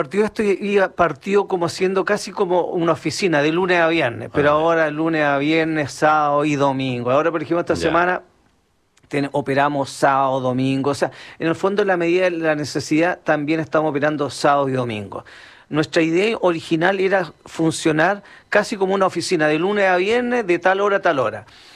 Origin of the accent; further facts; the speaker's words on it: Puerto Montt, Los Lagos, Chile; yo tengo un cariño especial por la ciudad, por los puertomontinos, por los sureños. Yo trabajo en Santiago, pero me siento como... En mi tierra es esta, o sea, y la echo de menos